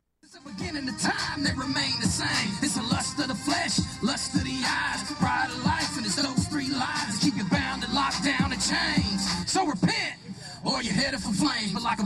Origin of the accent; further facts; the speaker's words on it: Pensacola, Florida, United States; I'm just somebody from Pensacola that, like I said earlier when I was on stage, I asked Jesus to save me at 9, but my folks split up that year.